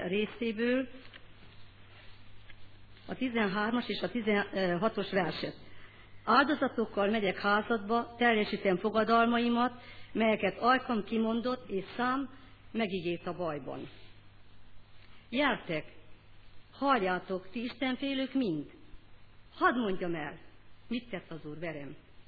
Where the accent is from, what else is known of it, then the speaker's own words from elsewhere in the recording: Sălaj, Romania; elmentünk haza, Szilágy megyei vagyok, és elmentünk haza Szilágy megyeibe